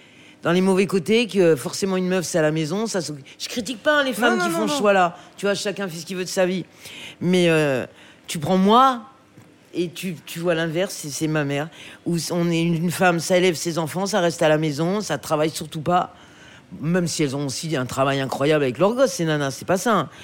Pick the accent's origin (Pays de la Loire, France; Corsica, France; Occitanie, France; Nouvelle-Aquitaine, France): Pays de la Loire, France; Le Mans; Et donc, j'ai grandi au Mans.